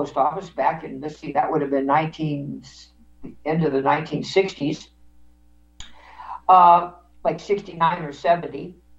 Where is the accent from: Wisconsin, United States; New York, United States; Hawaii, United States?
New York, United States; Manhattan; born there; It's the city in which I was born, by the way. I have kind of a personal connection to that. I was born in Manhattan.